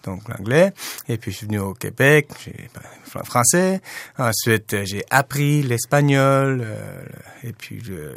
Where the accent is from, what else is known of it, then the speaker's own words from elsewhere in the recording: Taiwan; French is a second language; J'ai grandi à Taïwan. Mm-hmm. Mon père est taïwanais, ma mère est japonaise. Donc, déjà, à Taïwan, on a le mandarin, on a le hakka, on a le taïwanais. Et puis, avec ma maman, le japonais. Donc, ça fait 4 langues.